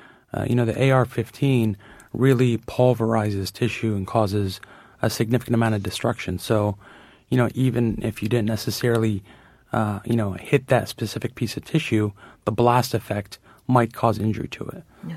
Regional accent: United States; I am an American. I love this country.

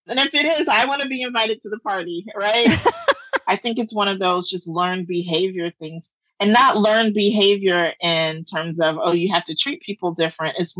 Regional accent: the South, United States; And I'm from the South.

